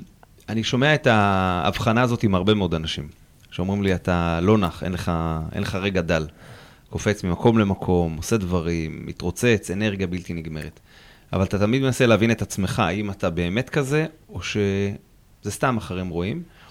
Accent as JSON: {"language": "Hebrew", "town": "Hod HaSharon", "region": "Central District", "country": "Israel", "tie": "born or raised there", "said": "גדלתי בעיר הזאת, אני תמיד אומר, אני מכיר את הרגבים שלה, אני מכיר את השדות שלה, עוד לפני שהיו שם בתים, אני מכיר את הבתים שנבנו, את הרחובות שנסללו. למדתי ביגאל אלון, אחר כך עברתי לחטיבת השחר, הייתי בתיכון הדרים."}